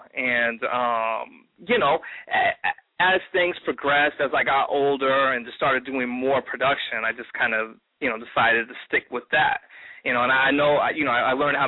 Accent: Kansas City, Missouri, United States; I'm actually from Kansas City

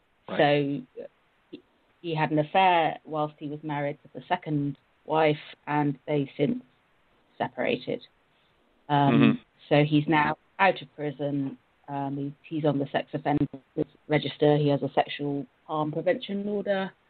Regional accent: England, United Kingdom; I am a 47-year-old divorced and single female. I come from England.

